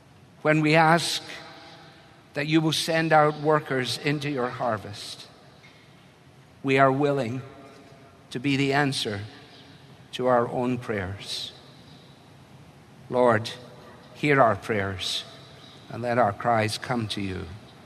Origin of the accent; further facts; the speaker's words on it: Scotland, United Kingdom; It's difficult for me as a Scotsman to see stuff given away so kindly.